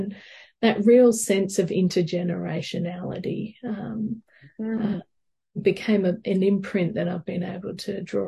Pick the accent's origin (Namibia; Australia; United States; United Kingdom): Australia; Cessnock, New South Wales; I was able to set up my own big project back in my hometown of Cessnock